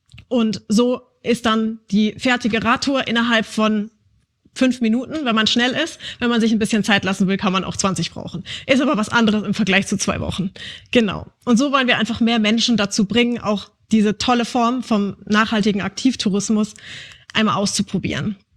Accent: Karlsruhe, Baden-Württemberg, Germany; Ich komme aus Karlsruhe, ich habe kein Auto.

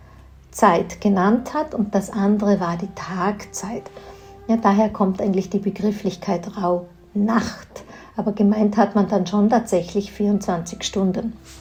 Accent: Tyrol, Austria; Hier bei uns in Tirol kennt man dieses Wort

